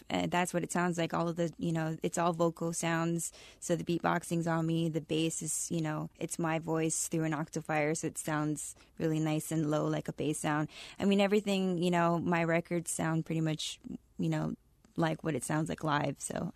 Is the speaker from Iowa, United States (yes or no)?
no; Hawaii, United States; also born or lived in Los Angeles; now in Lawrence, United States; We were looking to move from Los Angeles. I lived there for 10 years, moving from Hawaii